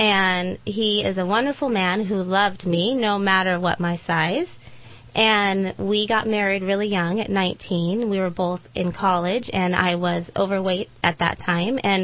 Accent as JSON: {"language": "English", "town": "Reading", "country": "United States", "tie": "born or raised there", "said": "I grew up here in Reading. Big family. My mom is Mexican"}